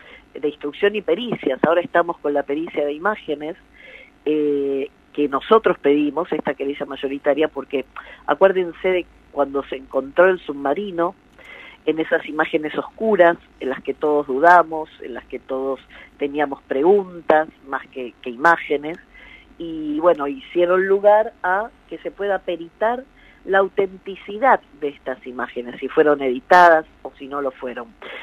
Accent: Argentina; soy una ciudadana, soy una argentina

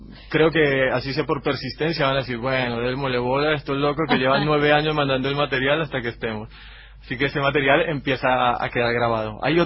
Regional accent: Bogotá, Colombia; born there; En Bogotá, en la capital, andino. De las pocas capitales andinas.

